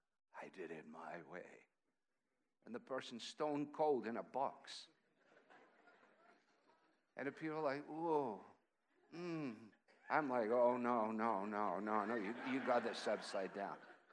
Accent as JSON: {"language": "English", "region": "Scotland", "country": "United Kingdom", "said": "I get invited as a Scotsman"}